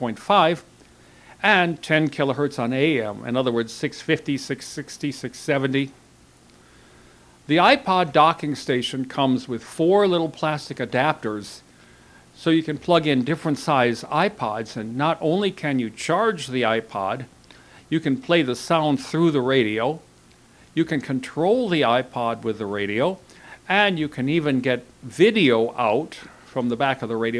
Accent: Rochester, New York, United States; The public radio station, WXXI, in my hometown of Rochester, New York, was running three channels

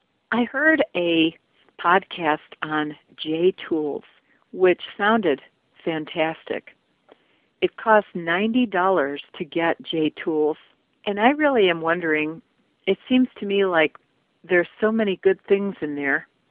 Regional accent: Kentucky, United States; from Kentucky

